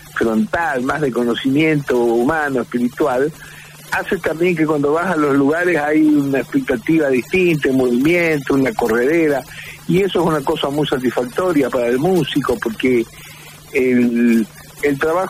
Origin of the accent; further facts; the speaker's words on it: Rosario, Santa Fe, Argentina; yo soy un rosarino, ya sabes